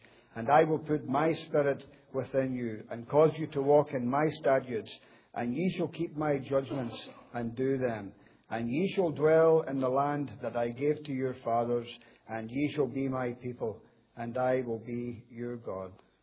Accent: Dumbarton, Scotland, United Kingdom; I was born in Scotland, a wee place called Loch Lomond, just about 10 minutes from Loch Lomond, a place called Dumbarton. And I was born and brought up into a Roman Catholic family over there.

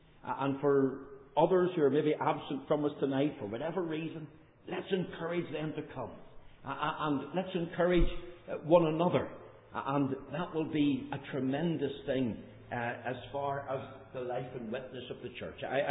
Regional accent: Northern Ireland, United Kingdom; I come from Northern Ireland. I'm not an inbred Australian or a person from Tassieland here.

